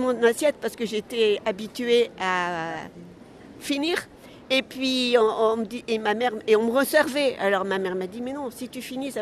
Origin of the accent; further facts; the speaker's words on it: Algeria; J'ai le souvenir de mon enfance en Algérie